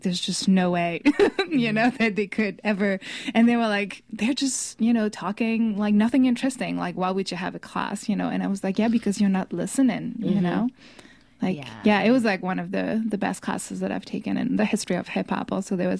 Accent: France; English is a second language; now in United States; I'm originally from France. And so when I first came to the U.S., like, hip-hop was really my thing

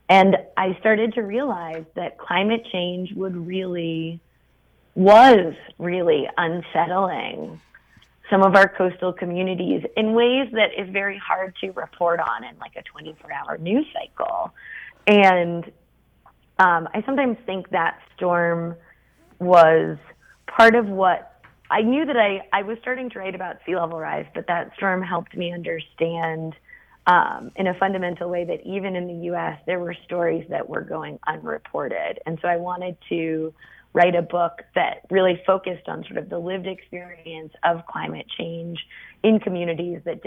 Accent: Boston, Massachusetts, United States; born there; also born or lived in New York; I was born in Boston, but yes, I lived in New York for 7 years.

